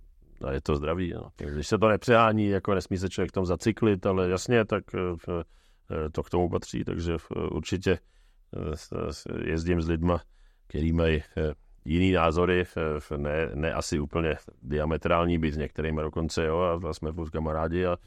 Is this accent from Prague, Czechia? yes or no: yes; Prague, Czechia; tak já jsem vyrůstal v Dejvicích